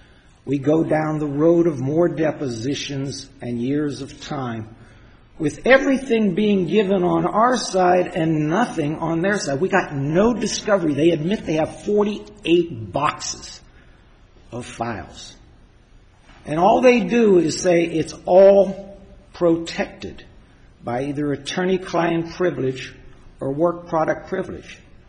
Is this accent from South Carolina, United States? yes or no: no; Harrisburg, Pennsylvania, United States; I'm from Harrisburg, Pennsylvania.